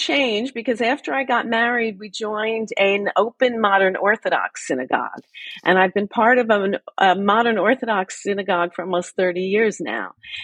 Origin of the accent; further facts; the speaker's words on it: Long Island, New York, United States; I was brought up on Long Island in a large conservative synagogue, and it really functioned as our social life.